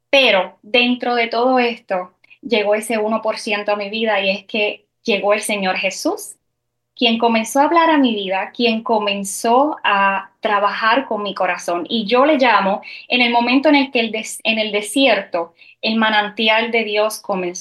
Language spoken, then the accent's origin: Spanish; Puerto Rico; Yo soy puertorriqueña